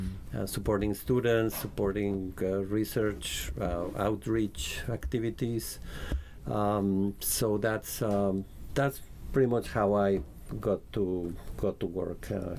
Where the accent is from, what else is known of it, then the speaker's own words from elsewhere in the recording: Mexico; Yeah, well, I am from Mexico, and I studied general agriculture for my bachelor's. Then I work in the highlands in Mexico, and then in the tropics too.